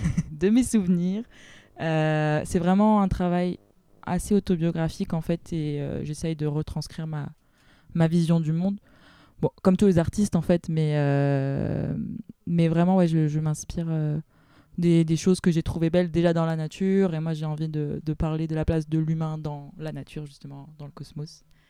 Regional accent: Nantes, Pays de la Loire, France; De Nantes.

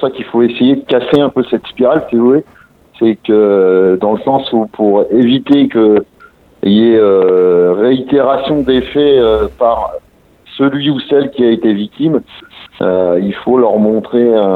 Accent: Brittany, France; Et moi je suis originaire de Bretagne à la base

